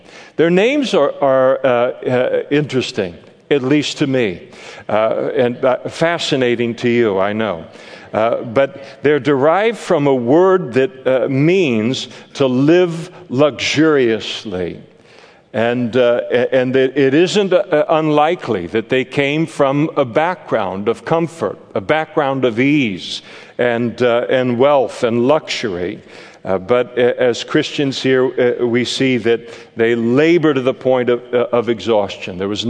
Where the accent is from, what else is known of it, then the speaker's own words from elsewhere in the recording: Napa, California, United States; I grew up in Napa, and you had the side of town that I grew up